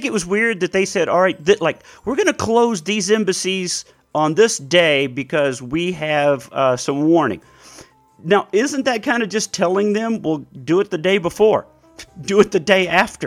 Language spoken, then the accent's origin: English; United States; How come we, as American citizens, just went, you know, no, we should calm it down.